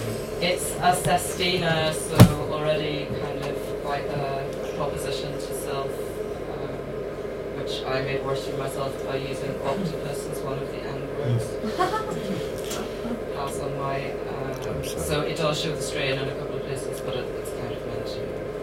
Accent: Belfast, Northern Ireland, United Kingdom; I grew up in the suburbs of Belfast, so although I grew up in Belfast in the 1980s

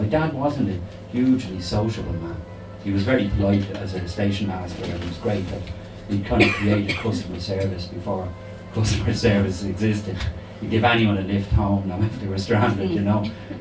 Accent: Rush, Leinster, Ireland; he was moved just before I was born to Rush in North County, Dublin, where I was born. And it's like I'm a culty dub. Dublin people don't really think I'm Dublin. And country people think I'm Dublin

